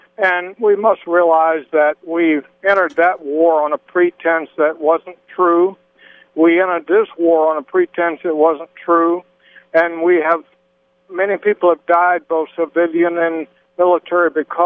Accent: United States; but I'm sorry to say that as an American citizen

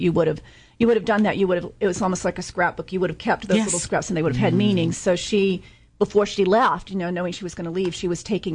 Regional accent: Southern United States, United States; yes, I am a Southerner.

